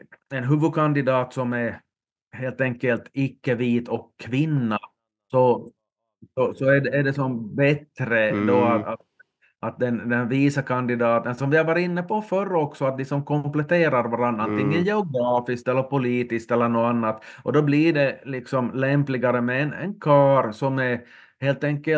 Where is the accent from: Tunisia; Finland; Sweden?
Finland; eftersom jag är från Finland och du från Sverige